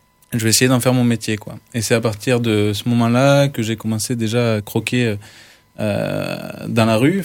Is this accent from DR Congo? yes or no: no; Villefranche, France; Alors moi j'ai grandi à Villeneuve, puis Villefranche, donc je suis un enfant du pays, si on peut dire. Et je suis parti à 18 ans pour faire mes études en architecture à Clermont-Ferrand.